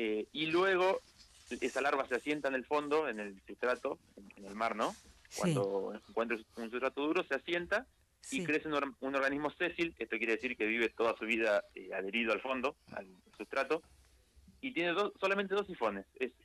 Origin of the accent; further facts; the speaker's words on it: Junín, Buenos Aires Province, Argentina; Yo soy de Junín, de provincia de Buenos Aires.